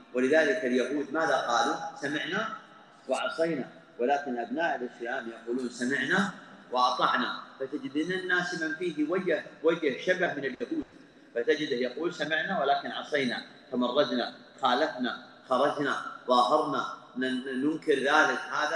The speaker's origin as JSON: {"language": "Arabic", "country": "Saudi Arabia", "said": "ونحن في بلادنا المملكة العربية السعودية"}